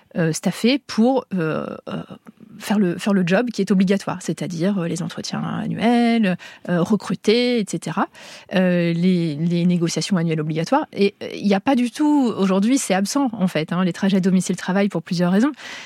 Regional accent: Lyon, Auvergne-Rhône-Alpes, France; Moi, je suis lyonnaise.

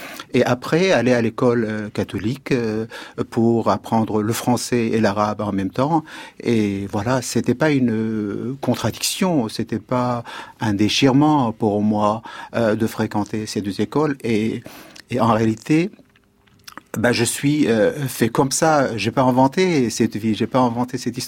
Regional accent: Kurdo, Al-Hasakah Governorate, Syria; born there; je suis né dans un tout petit village qui s'appelle Kurdo, qui est à 13 kilomètres de la ville d'Amouda, parce qu'Amouda est considérée quand même comme une ville quand même assez importante en Syrie, ou comme on dit maintenant aussi le Kurdistan de Syrie.

